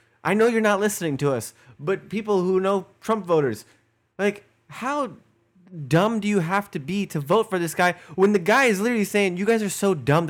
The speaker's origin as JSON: {"language": "English", "region": "Virginia", "country": "United States", "said": "How dare you disrespect my home state and call us New Hampshire or New Jersey?"}